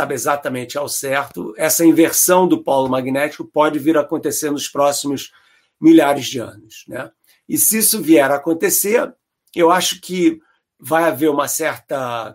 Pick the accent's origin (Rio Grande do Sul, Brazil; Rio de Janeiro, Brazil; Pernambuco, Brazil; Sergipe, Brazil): Rio de Janeiro, Brazil; você sabe que eu cresci no Rio de Janeiro, né?